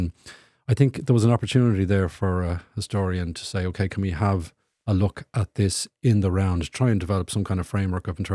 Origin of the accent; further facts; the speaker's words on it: Ireland; there's a lot of confidence there about how far Irish culture and creativity and voices can travel. We are a cultural powerhouse.